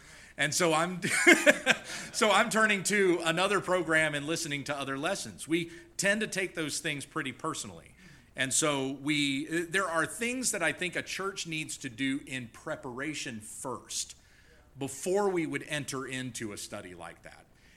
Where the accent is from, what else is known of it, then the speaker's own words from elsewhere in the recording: the South, United States; When I grew up in the South, we had jokes about people who were in the South.